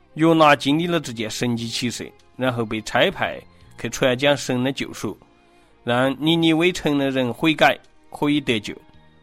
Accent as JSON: {"language": "Chinese", "country": "China", "said": "有点像我们中国人觉得每个领域每个自然现象都有神明来管理"}